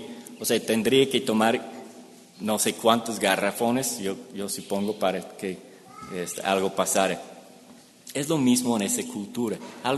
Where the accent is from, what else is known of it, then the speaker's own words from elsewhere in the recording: Mexico; Voy a llegar un poquito más tarde como buen mexicano.